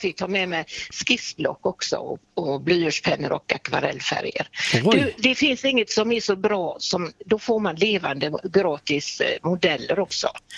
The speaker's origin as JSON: {"language": "Swedish", "town": "Gothenburg", "region": "Västra Götaland County", "country": "Sweden", "lives_now": "Orust, Sweden", "said": "Ja, jag är inte från Orust, jag är från Göteborg egentligen."}